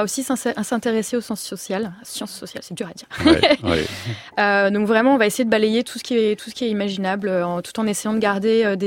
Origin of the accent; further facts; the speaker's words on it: France; comme je suis française